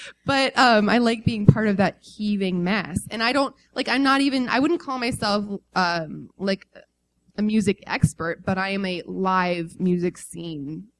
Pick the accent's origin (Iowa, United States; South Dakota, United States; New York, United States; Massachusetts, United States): Iowa, United States; So the hillbilly part is my dad's side, and I'm from Iowa, so that side comes out real strong.